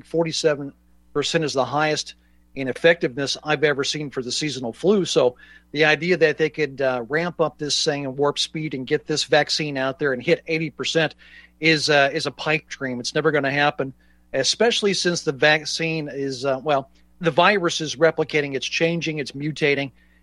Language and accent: English; California, United States; I came from California